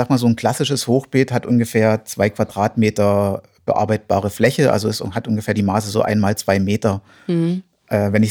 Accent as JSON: {"language": "German", "town": "Zittau", "region": "Saxony", "country": "Germany", "tie": "born there", "said": "ich komme gebürtig aus Zittau, habe dann Biologie studiert an der Humboldt-Universität in Berlin"}